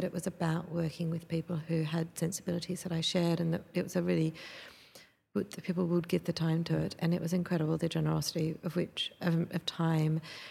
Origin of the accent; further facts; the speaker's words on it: Australia; I'm Australian architect, yeah